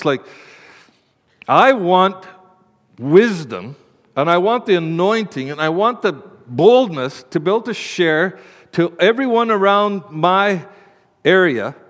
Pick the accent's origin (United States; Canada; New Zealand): Canada; I'm a Canadian like the rest of us.